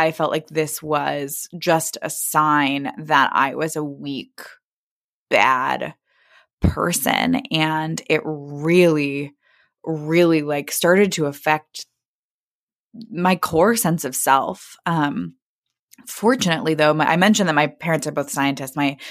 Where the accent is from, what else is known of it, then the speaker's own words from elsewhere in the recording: Kansas City, Missouri, United States; now in Brooklyn, United States; So as you said … I grew up in Kansas City, Missouri. My parents are both scientists, and I live in Brooklyn with my husband